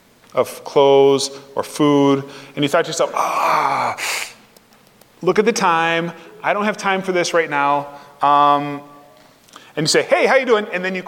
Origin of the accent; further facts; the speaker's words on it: Minnesota, United States; So I came from Minnesota, and we have something called Minnesota Nice.